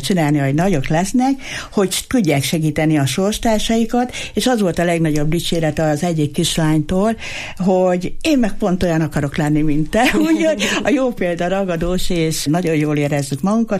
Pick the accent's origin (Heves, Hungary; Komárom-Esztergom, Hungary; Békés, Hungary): Heves, Hungary; Eger; Egriek vagyunk